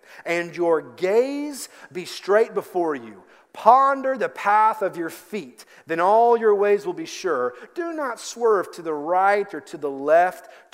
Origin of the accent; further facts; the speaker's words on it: Lexington, Kentucky, United States; Growing up in Kentucky, I saw a lot of horses, and that's a part of the culture that I grew up in the Lexington area.